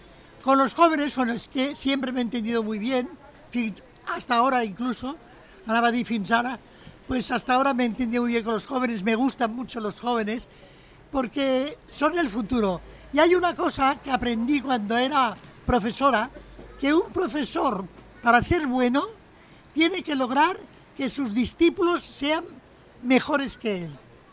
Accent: Barcelona, Catalonia, Spain; yo no llegué porque he nacido aquí, en Barcelona, nací en la Bonanova. Y bueno, durante mi infancia y mi adolescencia viví una vida bastante cómoda en esta ciudad, aunque era posguerra

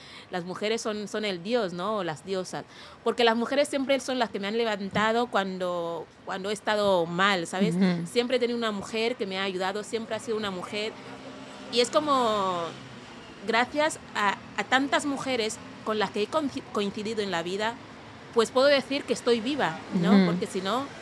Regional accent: Equatorial Guinea; Spanish is a second language; also born or lived in Africa; yo soy una mujer guineana de la etnia Fang y esa es mi cultura. También hablo de otras culturas de los países africanos, porque yo crecí en 3 países diferentes de África, incluido el mío.

